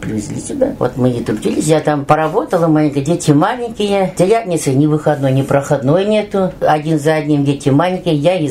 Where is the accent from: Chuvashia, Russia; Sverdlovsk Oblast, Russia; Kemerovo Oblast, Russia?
Chuvashia, Russia; born there; Мы в Бурнасском районе, в Чувашии. Оба там родились.